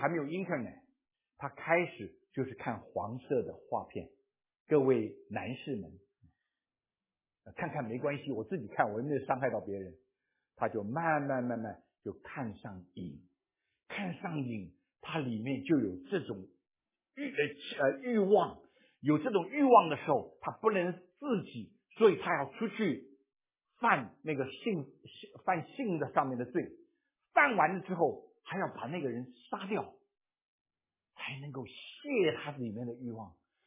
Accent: China; 我们中国人说不提死，不提死也不会不死，对不对？

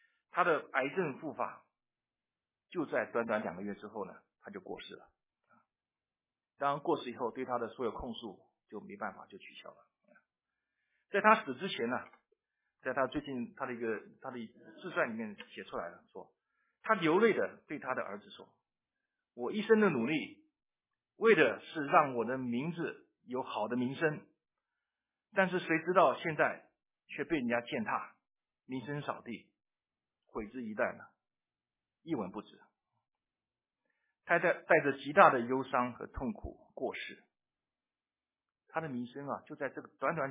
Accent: China; also born or lived in United States; 我们中国人什么要面子，要面子是为什么？保全自己

